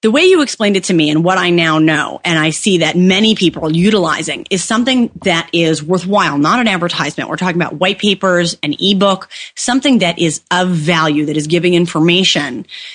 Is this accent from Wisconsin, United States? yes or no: yes; Wisconsin, United States; You know, I'm from Wisconsin. So are you. I need to know if I'm using that cheesehead status or not.